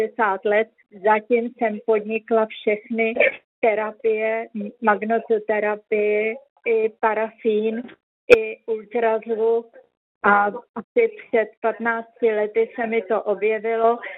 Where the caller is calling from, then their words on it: Prague, Czechia; jsem z Prahy